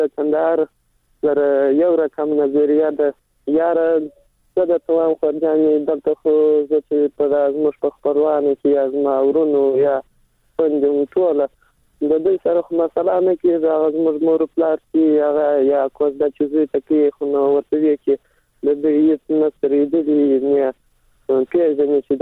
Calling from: Helmand, Afghanistan

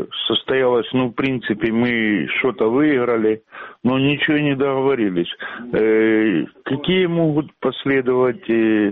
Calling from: Dnipro, Dnipropetrovsk Oblast, Ukraine; Добрый вечер

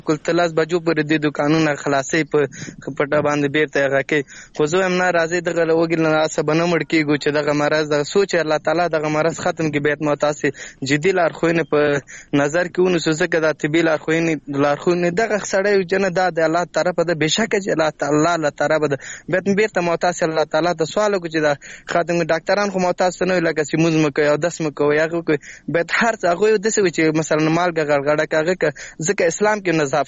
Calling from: Laghman, Afghanistan; اړیکه مې له لغمان څخه نیولې ده.

